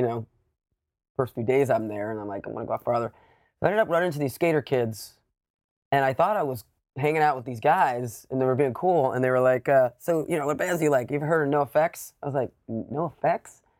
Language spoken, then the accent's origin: English; Savannah, Georgia, United States; Yeah, you know, I grew up in Savannah, Georgia